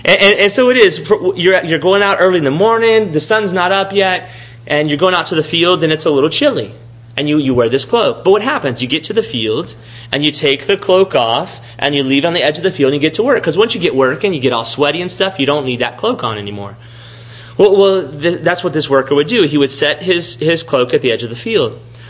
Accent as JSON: {"language": "English", "region": "Texas", "country": "United States", "said": "I would look at that as a Texan and not really know what winter is."}